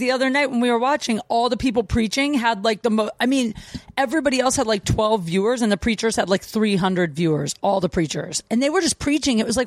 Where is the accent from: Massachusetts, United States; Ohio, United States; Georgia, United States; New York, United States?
Ohio, United States; Canton; I grew up in small town Ohio, Canton, Ohio.